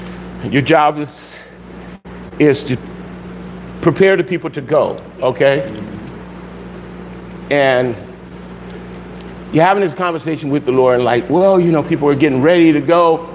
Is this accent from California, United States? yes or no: yes; Los Angeles, California, United States; I'm from South Central LA. I'm sorry if I mispronounced it.